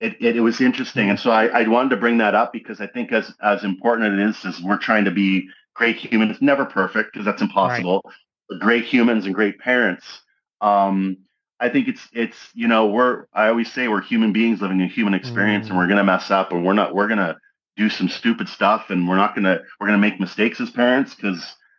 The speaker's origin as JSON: {"language": "English", "region": "British Columbia", "country": "Canada", "tie": "born or raised there", "said": "I grew up in the West Coast, British Columbia, Canada."}